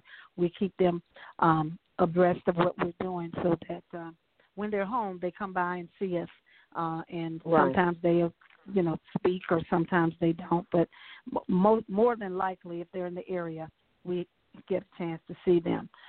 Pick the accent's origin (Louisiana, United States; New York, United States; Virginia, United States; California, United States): Louisiana, United States; Baton Rouge; we most recently started another location in my hometown of Baton Rouge, Louisiana.